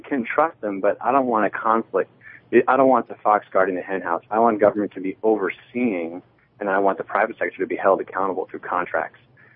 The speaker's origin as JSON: {"language": "English", "town": "Denver", "region": "Colorado", "country": "United States", "tie": "born or raised there", "said": "in my hometown of Denver"}